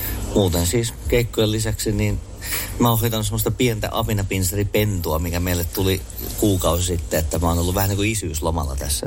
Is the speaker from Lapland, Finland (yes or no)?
no; Kauhajoki, South Ostrobothnia, Finland; born there; now in Laihia, Finland; Kauhealta mä olen syntynyt ja asun Laihialla.